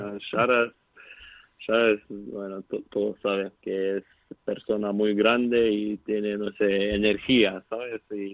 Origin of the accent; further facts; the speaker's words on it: Kaunas, Kaunas County, Lithuania; Spanish is a second language; es mi ciudad, toda mi familia aquí, soy de Kaunas y bueno, es mi comfort zone